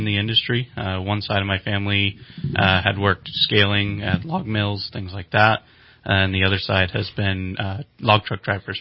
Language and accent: English; California, United States; I'm originally from Humboldt County.